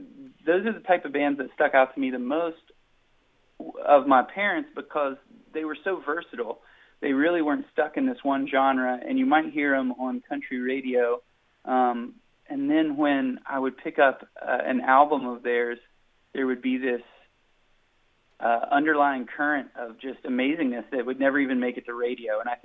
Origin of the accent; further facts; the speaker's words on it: Heaters, West Virginia, United States; No, I was born and raised in Braxton County, West Virginia, just outside of Flatwoods, in a little town called Heaters. My parents grew up on the Clay-Nicholas County line, so I'm a West Virginia boy through and through.